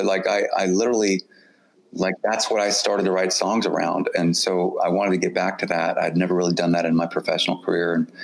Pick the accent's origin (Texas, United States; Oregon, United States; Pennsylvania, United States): Texas, United States; Houston; growing up in Houston, listening to, I mean, my parents were, you know, big fans